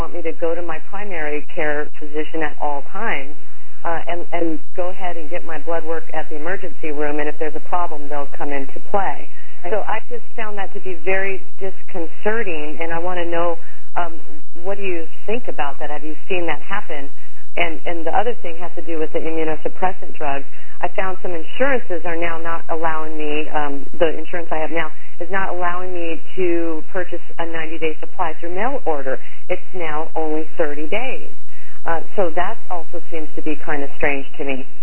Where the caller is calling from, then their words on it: California, United States; I'm actually calling from Northern California.